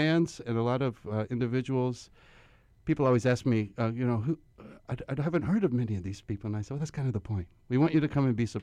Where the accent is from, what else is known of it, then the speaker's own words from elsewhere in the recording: Tennessee, United States; moved away; when I was a child growing up in East Tennessee, around bluegrass music, but with an obsession with African music and an obsession with Irish music